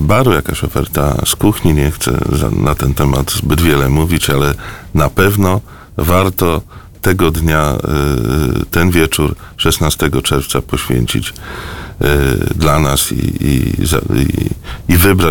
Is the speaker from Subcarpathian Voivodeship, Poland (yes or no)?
no; Zielona Góra, Lubusz Voivodeship, Poland; i tak to wychowywałem się w Zielonej Górze, więc nie wiem, gdybym miał, może jestem Galicjaninem po prostu